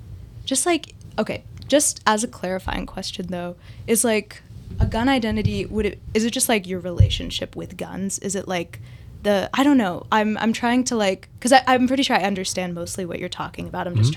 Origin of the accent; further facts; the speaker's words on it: Atlanta, Georgia, United States; I'm from Atlanta, so I definitely like the opposite end a little bit.